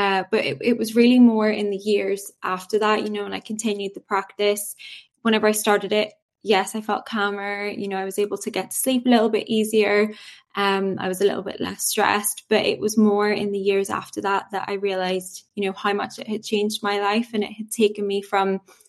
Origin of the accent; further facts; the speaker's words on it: Derry, Northern Ireland, United Kingdom; Yes, I'm from Derry, which everyone seems to know of now